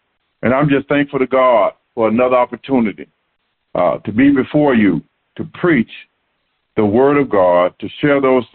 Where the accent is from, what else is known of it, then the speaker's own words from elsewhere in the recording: Florida, United States; I'm from Florida, and this weather, if you're living in the Houston, greater Houston area, cold weather to me